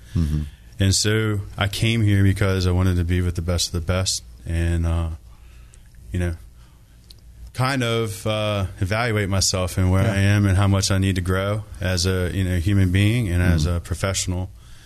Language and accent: English; Richmond, Virginia, United States; I'm from Richmond, Virginia, and I have a company called CVA Homes LLC